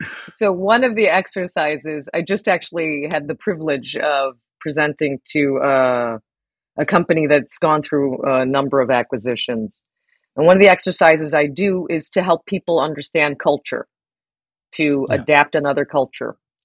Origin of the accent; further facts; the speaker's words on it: United States; And then when I go to the country, and I'm speaking as an American, I don't go to the French and say, well, you know, that's not how we do it in the US, right?